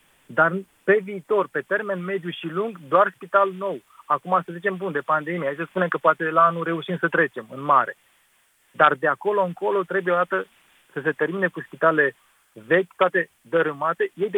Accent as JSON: {"language": "Romanian", "town": "Brașov", "region": "Brașov County", "country": "Romania", "said": "Eu acum sunt din Brașov."}